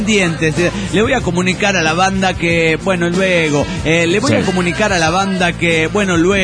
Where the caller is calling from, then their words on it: Lima, Peru; de Lima, Perú.